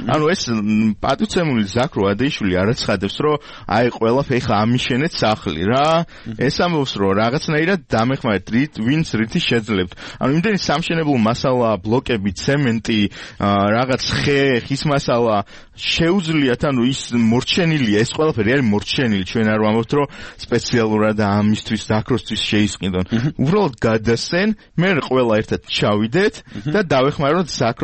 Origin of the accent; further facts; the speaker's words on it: Tbilisi, Georgia; ჩვენ თბილისელები ვართ